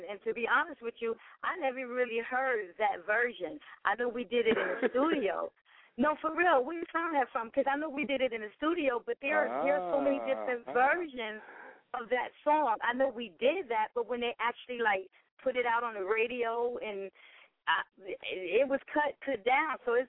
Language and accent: English; New York City, New York, United States; And for me as a woman growing up in New York City, you know, my thing is that I was always focused.